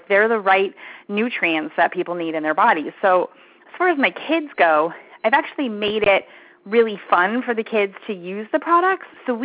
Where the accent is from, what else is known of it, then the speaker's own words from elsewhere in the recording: East Coast, United States; now in Arizona, United States; I live in Arizona. Absolutely love it. I grew up in the East Coast, and I realized at a young age that I was allergic to cold weather, so I ran away.